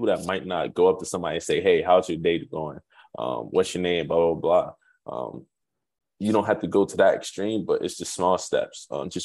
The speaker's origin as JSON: {"language": "English", "country": "Nigeria", "said": "I am from Nigeria. I was born in Nigeria."}